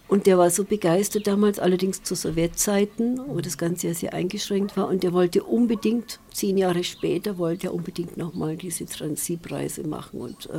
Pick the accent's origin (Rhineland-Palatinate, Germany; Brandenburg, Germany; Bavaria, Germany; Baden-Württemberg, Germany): Bavaria, Germany; Waging; ich bin in Waging groß geworden. Und da gab es eben Fremdenverkehr.